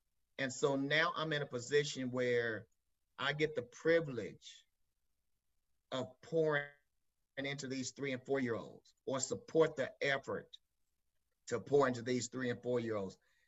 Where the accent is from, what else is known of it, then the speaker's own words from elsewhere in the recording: Bowling Green, United States; Really, I was born and raised in Bowling Green, grew up as a one of nine children, both parents here in Bowling Green.